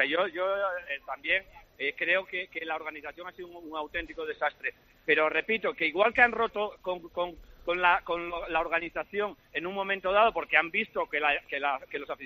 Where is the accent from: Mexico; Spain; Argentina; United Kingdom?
Spain; Madrid, Community of Madrid; yo soy de Madrid de pequeñito.